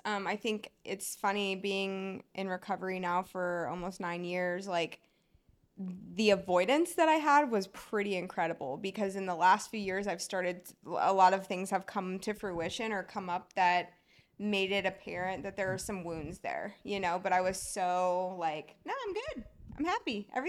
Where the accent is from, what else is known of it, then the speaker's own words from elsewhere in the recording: North Richland Hills, Texas, United States; Grew up in North Richland Hills, so Fort Worth, Texas.